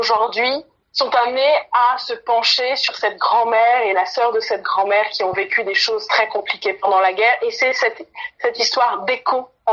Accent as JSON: {"language": "French", "country": "France", "said": "Nous, quand on vient de France"}